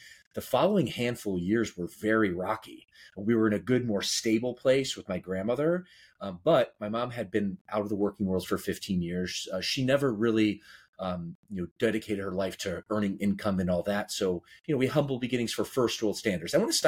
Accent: Midwest, United States; growing up the vast majority of my later childhood in the Midwest, which I am so grateful for, we're both from the Midwest, salt of the earth people.

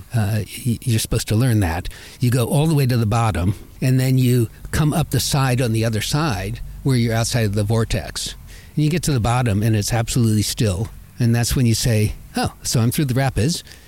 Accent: Virginia, United States; growing up in Virginia, in the Appalachians and in the Shenandoah, there are lots of caves, lots of show caves.

